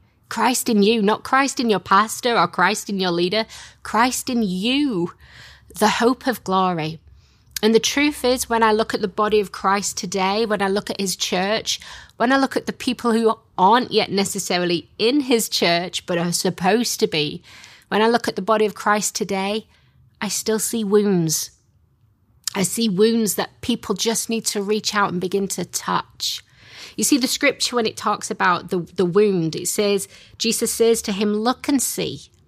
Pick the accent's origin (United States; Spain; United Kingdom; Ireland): United Kingdom; Yorkshire and the Humber; accent: Yorkshire; If I was meant to be a speaker, I would not have been born in Yorkshire, where my accent is really strong.